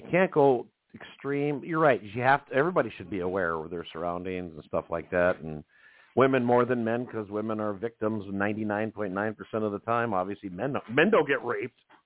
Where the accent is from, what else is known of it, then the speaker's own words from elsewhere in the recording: Minnesota, United States; Yeah, you know, we're from Minnesota too, so it doesn't take long before you get acclimated and used to the place you're at.